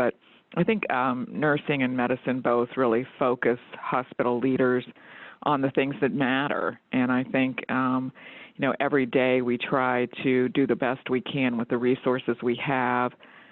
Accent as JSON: {"language": "English", "region": "Ohio", "country": "United States", "lives_now": "Georgia, United States", "said": "I actually am a transplant to Georgia. I'm originally from Ohio."}